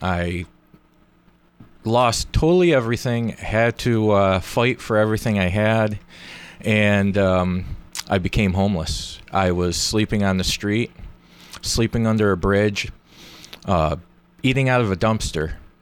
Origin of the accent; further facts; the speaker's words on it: Pittsfield, Massachusetts, United States; also born or lived in North Adams; I'm originally from Pittsfield, Massachusetts.